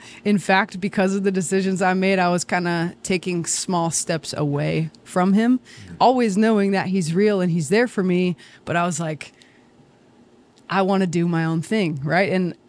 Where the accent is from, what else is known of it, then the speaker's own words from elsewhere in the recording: Pacific Northwest, United States; I grew up in the Pacific Northwest. I had the blessing of growing up in a Christian home